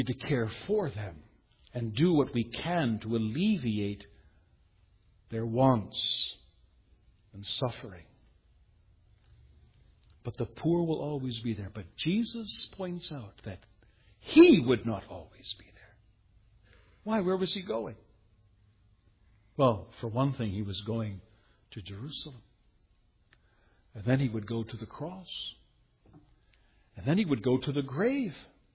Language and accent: English; Ontario, Canada; now in Fraser Valley, Canada; I come from Ontario.